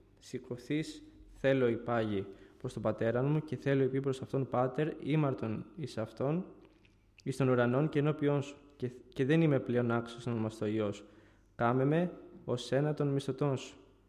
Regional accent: Chania, Crete, Greece; γεννήθηκα στα Χανιά. Οι γονείς μου είναι κατάγονται από τη Βουλγαρία και γεννήθηκα και μεγάλωσα εκεί.

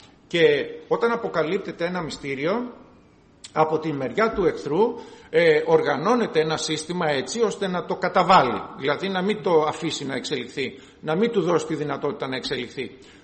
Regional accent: Greece; εμείς σαν χριστιανοί και ειδικά σαν Έλληνες έχουμε το προνόμιο να διαβάζουμε αυτό το λόγο στα ελληνικά

